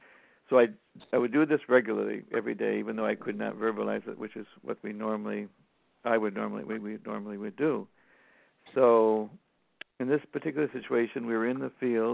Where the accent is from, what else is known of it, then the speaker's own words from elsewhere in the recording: Massachusetts, United States; born there; I was born on the East Coast in Massachusetts.